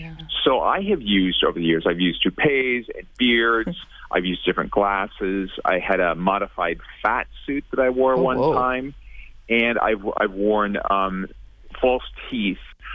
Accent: Minnesota, United States; I'm from Minnesota, and we ate like farmers.

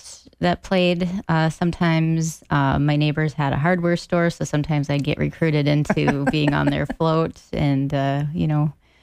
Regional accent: Spicer, Minnesota, United States; so I go to my hometown of Spicer, which always does it up big for the 4th

